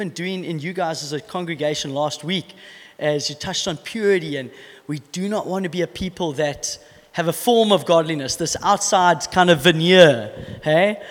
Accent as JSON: {"language": "English", "town": "Port Elizabeth", "region": "Eastern Cape", "country": "South Africa", "said": "I am from Port Elizabeth, as you've heard"}